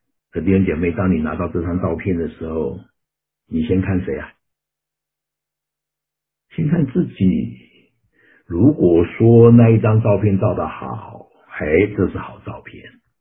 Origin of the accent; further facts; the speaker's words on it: China; 其实我们中国人早就有这样的教导。